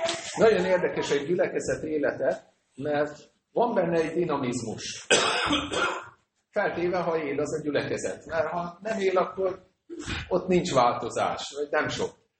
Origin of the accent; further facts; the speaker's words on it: Miskolc, Borsod-Abaúj-Zemplén, Hungary; Miskolcról jöttünk. Miskolcon négy baptista gyülekezet van. A miénk azt úgy hívják, hogy Belvárosi Baptista Gyülekezet.